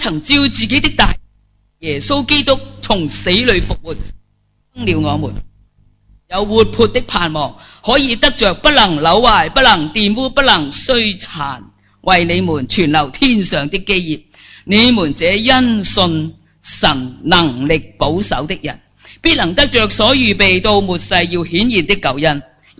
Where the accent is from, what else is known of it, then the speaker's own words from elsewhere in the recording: Hong Kong; 特别我哋而家都系我哋香港人几幸福噶啦